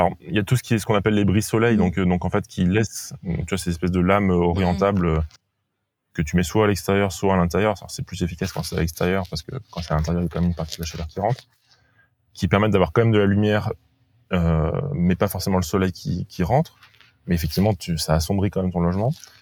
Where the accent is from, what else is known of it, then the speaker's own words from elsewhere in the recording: Grand Est, France; moi, je viens de Lorraine et en Lorraine, les villages, toutes les maisons sont collées